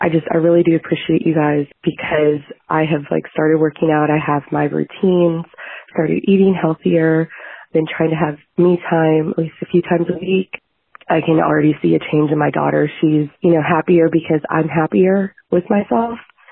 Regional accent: Louisville, Kentucky, United States; I'm from Louisville, Kentucky.

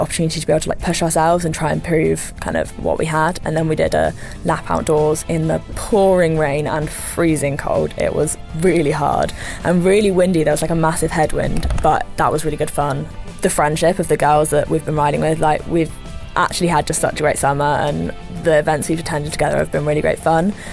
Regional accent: Bristol, South West England, United Kingdom; I'm 22 and I'm from Bristol.

